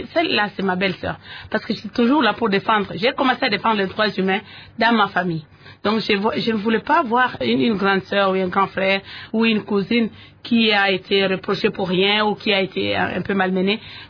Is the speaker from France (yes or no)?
no; Haut-Uélé, DR Congo; born there; Moi, je suis née à Ouacha, dans les Hauts-Ouélé, le 28 mai 1958.